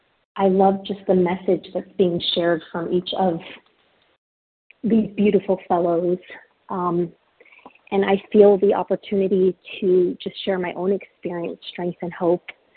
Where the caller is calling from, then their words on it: Florida, United States; I'm calling from South Florida.